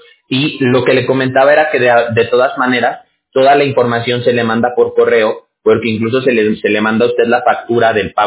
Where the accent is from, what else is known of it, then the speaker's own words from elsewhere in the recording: Mexico; Yo me crié en México, pues tengo un acento y todo